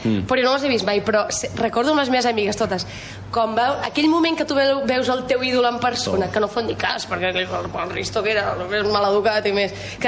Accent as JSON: {"language": "Catalan", "town": "Salomó", "region": "Catalonia", "country": "Spain", "said": "I de sobte, al meu poble, Salomó, el poble d'on és mon pare, a l'interior de Tarragona"}